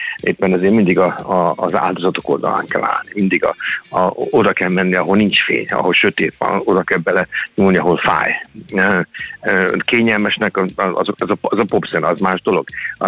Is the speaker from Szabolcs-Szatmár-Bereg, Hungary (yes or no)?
no; Budapest, Hungary; És éppen természetesen ezt a szülővárosomban, Budapesten szeretnék elindítani